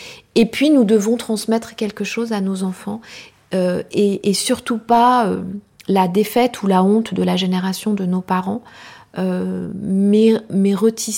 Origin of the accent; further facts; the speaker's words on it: Rwanda; now in France; j'ai passé mon enfance au Rwanda